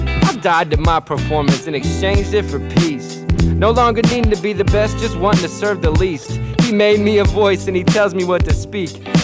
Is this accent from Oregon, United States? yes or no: no; Las Vegas, Nevada, United States; I was raised in Sin City, that was appropriately named.